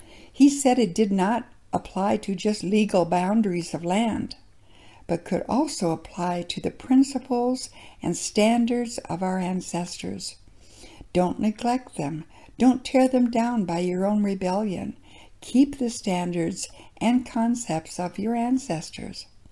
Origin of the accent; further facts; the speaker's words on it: South Dakota, United States; Growing up in South Dakota, I am blessed to have had wonderful parents and grandparents.